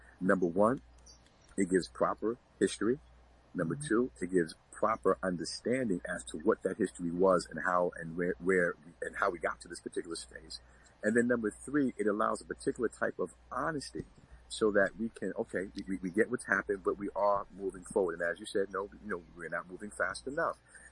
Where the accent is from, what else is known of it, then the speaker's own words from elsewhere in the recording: Bronx, New York, United States; also born or lived in Mount Vernon; young Black man growing up in this country, my father had to have some conversations with me. And I'm from the Bronx. Mm-hmm. Born in the Bronx, moved to Mount Vernon.